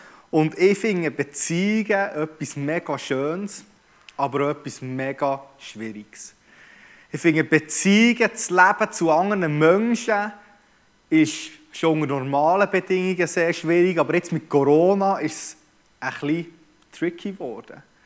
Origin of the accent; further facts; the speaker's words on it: Bern, Switzerland; ich bin halt ein Berner